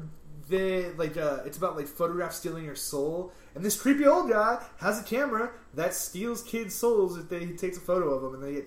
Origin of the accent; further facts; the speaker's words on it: California, United States; Yeah, we're from California, we're not on a farm, so.